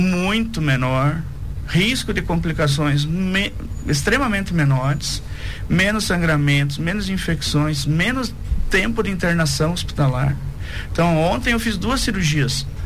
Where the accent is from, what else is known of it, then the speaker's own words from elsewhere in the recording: Xaxim, Santa Catarina, Brazil; Voltei para minha terra, voltei para minha cidade